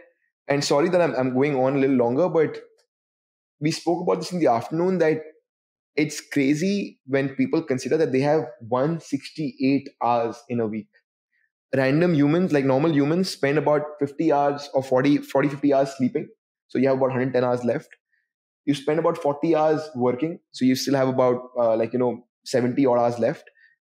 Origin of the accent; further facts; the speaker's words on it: Kolkata, West Bengal, India; growing up in Calcutta, I have a strong set of friends.